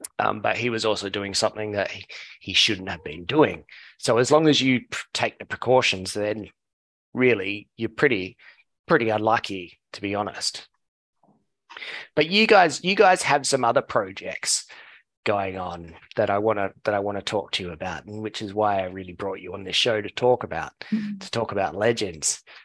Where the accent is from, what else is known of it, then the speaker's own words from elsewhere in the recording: Australia; one of the biggest things that I noticed when I started going overseas as an Australian was the amount that we drink here as well